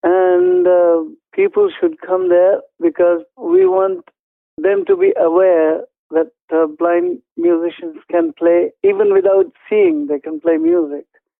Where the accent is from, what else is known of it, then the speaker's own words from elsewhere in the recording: India; I am from India.